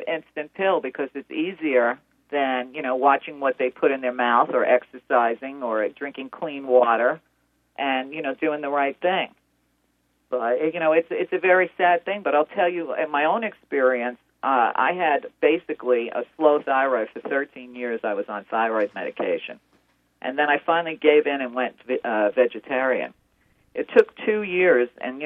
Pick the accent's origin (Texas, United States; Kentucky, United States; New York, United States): New York, United States; in the neighborhood I grew up in New York, cancer was almost unheard of.